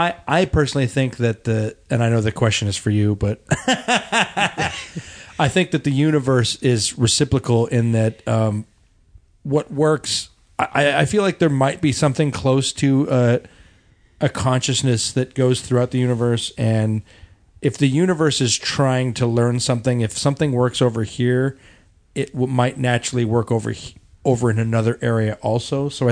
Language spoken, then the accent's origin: English; San Diego, California, United States; I was born in San Diego, but I spent my whole life there.